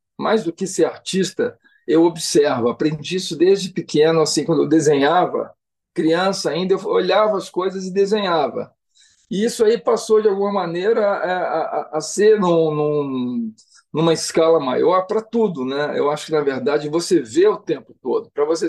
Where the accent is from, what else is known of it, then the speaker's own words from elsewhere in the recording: Uruguaiana, Rio Grande do Sul, Brazil; born there; eu nasci no Rio Grande do Sul, na fronteira entre Brasil e Argentina, numa cidade chamada Uruguaiana.